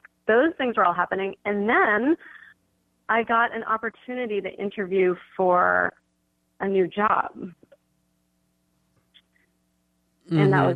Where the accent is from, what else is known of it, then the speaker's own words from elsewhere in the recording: Boston, Massachusetts, United States; now in New York, United States; So I went to Boston for 2 months to try it out, because it was kind of like, it's my hometown, and I sort of knew it.